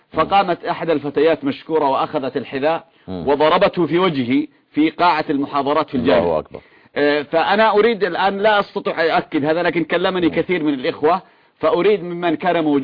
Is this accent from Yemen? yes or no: yes; Yemen; قبل أيام عندنا في اليمن حصلت في الأسبوع الماضي ضجة